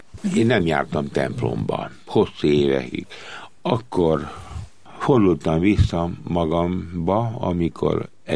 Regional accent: Nagykanizsa, Zala, Hungary; mert én falun születtem, és akkor 5-6 éves koromban keveredtünk Nagykanizsára.

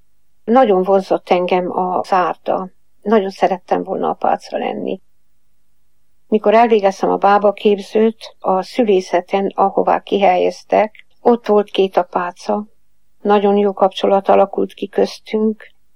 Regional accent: Transylvania, Romania; 37-ben születtem Erdélyben. Nehéz gyerekkorom volt. Szegény családból származok.

